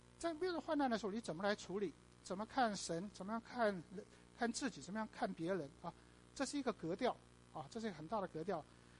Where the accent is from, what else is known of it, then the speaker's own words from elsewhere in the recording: Taipei, Taiwan; also born or lived in Shanghai, China / Hong Kong; 阿拉上海人啊，我是上海生的，可是我只会那一句话啊，其他就不会了。可是生出来以后就逃到香港，然后最后辗转逃到台湾来啊，在台北住下来啊。